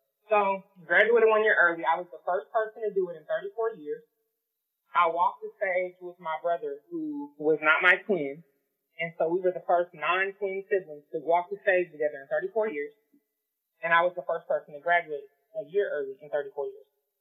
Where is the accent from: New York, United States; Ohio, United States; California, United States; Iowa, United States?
California, United States; Oakland; but I grew up in Oakland. I went to school in Pittsburgh, which is like 30 miles away